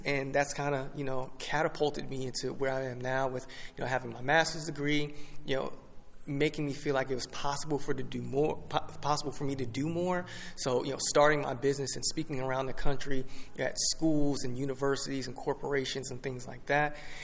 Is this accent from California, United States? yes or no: no; Jersey City, New Jersey, United States; born there; Yeah, so I was born in Jersey City. So, you know, being in that community, you know, it's a little rough